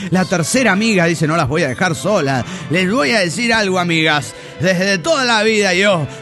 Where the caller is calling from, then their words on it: Monterrey, Nuevo León, Mexico; de Monterrey, Nuevo León, México.